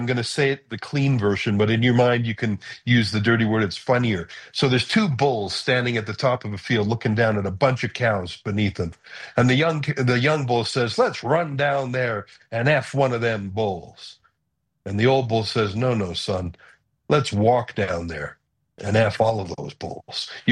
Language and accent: English; Canada; I'm a Canadian, as you mentioned